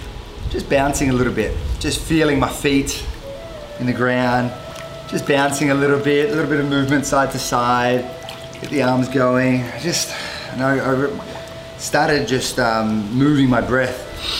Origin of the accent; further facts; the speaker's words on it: Australia; You know, I grew up in Australia